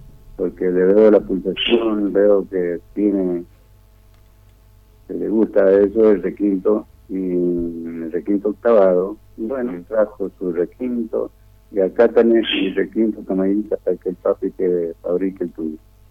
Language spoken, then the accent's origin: Spanish; Caucete, San Juan, Argentina; Yo soy sanjuanino, caucetero, en la cual ya venía yo con trayectoria de San Juan.